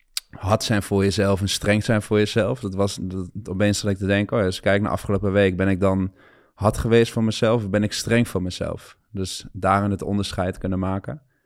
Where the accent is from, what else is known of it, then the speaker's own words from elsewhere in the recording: Gelderland, Netherlands; Ik kom zelf uit de Achterhoek.